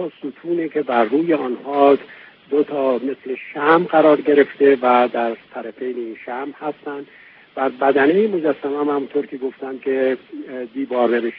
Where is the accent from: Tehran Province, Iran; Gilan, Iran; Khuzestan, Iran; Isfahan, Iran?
Tehran Province, Iran; Tehran; من چون خودم تهرانی هستم و در شمال تهران زندگی میکنم